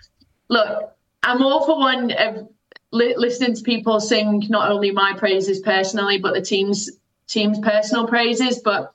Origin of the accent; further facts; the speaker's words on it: Ireland; So my granddad is from Offaly on my dad's side. So I grew up in Ireland